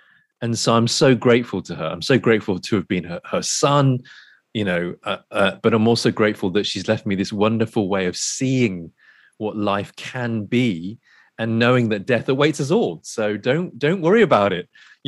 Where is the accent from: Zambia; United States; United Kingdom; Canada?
United Kingdom; England; accent: British; emigrated in 1965 to UK, and that's where I was born. A few years later, I was born and I was educated there. So I'm British, hence the accent. But but I grew up knowing that I was in England and I was British, but I knew I was also Asian.